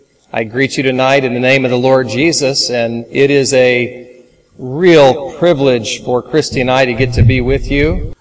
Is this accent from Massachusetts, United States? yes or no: no; Oklahoma, United States; accent: Oklahoman; I speak English, and I speak Oklahoman. And so, if you detect a little Oklahoman in my accent, please bear with me.